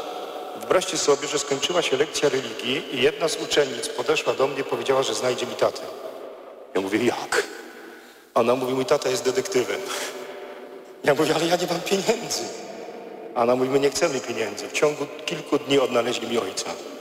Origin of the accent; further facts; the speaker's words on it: Greater Poland Voivodeship, Poland; Ja pracowałem wtedy w parafii na Pomorzu, a pochodzę z Wielkopolski, więc nie z Pomorza.